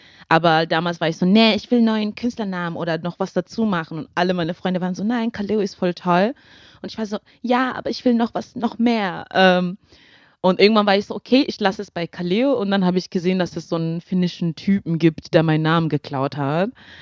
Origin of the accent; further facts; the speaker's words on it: Zambia; also ich bin in Sambia aufgewachsen und war bei meinen Großeltern im Dorf.